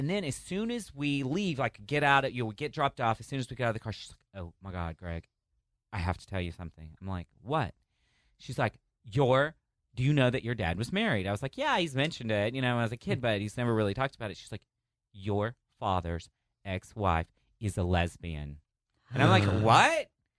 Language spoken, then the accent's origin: English; Texas, United States; I'm from Texas.